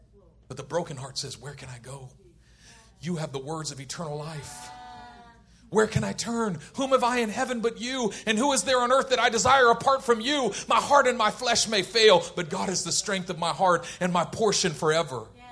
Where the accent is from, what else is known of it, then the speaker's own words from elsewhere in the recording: Oakland, California, United States; I grew up in Oakland, California.